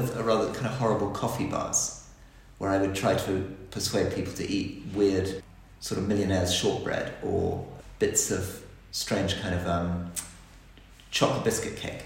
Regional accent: Hong Kong; also born or lived in Malaysia; we were growing up in Hong Kong, Malaysia

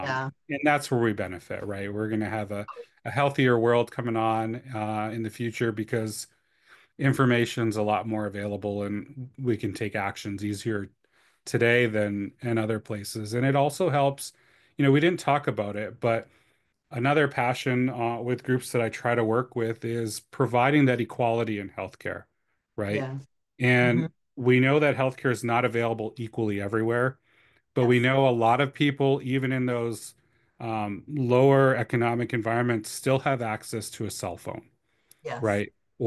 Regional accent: Canada; I'm from Canada originally. I speak some French. It's terrible now because I haven't practiced it

